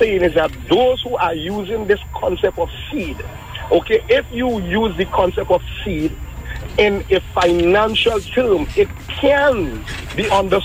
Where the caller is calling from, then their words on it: Arima, Trinidad & Tobago; I'm calling from Arima.